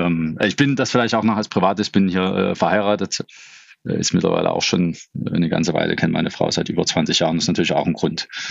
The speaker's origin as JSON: {"language": "German", "town": "Dresden", "region": "Saxony", "country": "Germany", "tie": "born or raised there", "also_born_or_lived": "Cottbus", "said": "Ich bin in Cottbus geboren worden, Betonung auf passiv, weil meine Eltern dort kurz gewohnt haben. Wir haben vorher in Dresden gewohnt und danach wieder und bin danach in Dresden aufgewachsen."}